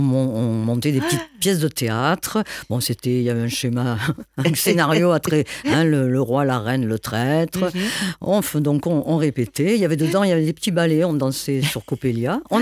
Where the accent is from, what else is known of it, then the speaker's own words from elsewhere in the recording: Calvisson, Occitanie, France; Oui, je suis née à Calvisson